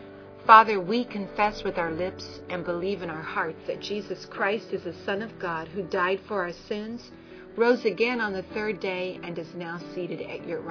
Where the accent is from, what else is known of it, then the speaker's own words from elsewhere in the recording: Midwest, United States; Well, as we grew up in Middle America in peace and freedom